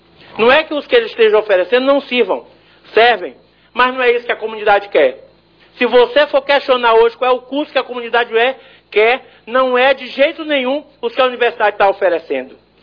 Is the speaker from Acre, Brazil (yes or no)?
yes; Sena Madureira, Acre, Brazil; eu sou de Sena Madureira e tenho orgulho de morar lá.